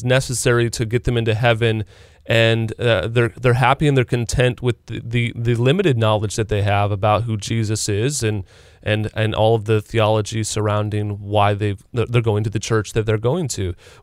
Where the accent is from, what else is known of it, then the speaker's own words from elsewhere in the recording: Midwest, United States; I grew up in the Midwest and certainly have seen and traveled to the South